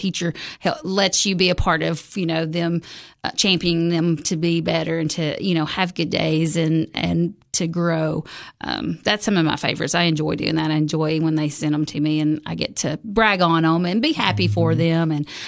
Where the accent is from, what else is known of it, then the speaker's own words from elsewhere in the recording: Monterey, Tennessee, United States; And because I grew up here in Putnam County, so I'm a Monterey girl. I went to Monterey, went to Uffelman in Monterey High School.